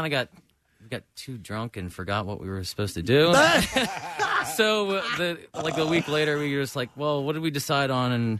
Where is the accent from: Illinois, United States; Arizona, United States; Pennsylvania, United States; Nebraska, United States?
Pennsylvania, United States; Ridley Township; now in Lancaster, United States; I live in Lancaster now, but I grew up in Ridley Township.